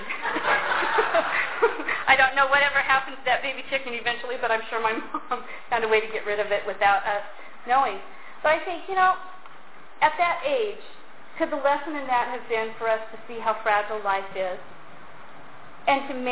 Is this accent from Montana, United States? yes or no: yes; Montana, United States; I realized growing up in Montana, I had seen elephants and giraffes because I've been to the San Diego Zoo.